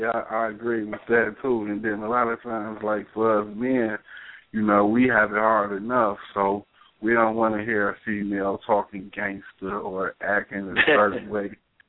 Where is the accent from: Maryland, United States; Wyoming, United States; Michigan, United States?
Michigan, United States; Detroit; You know, I'm from Detroit. You know, it's like 90% black here